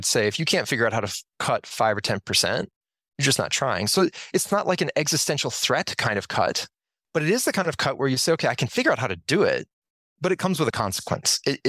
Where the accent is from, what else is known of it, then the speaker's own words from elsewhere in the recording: Minnesota, United States; I know in my home state, this is true. The University of Minnesota is growing in enrollments